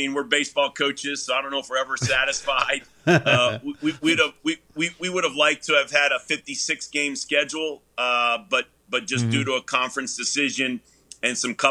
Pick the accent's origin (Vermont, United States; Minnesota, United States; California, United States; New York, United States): New York, United States; we're both from New York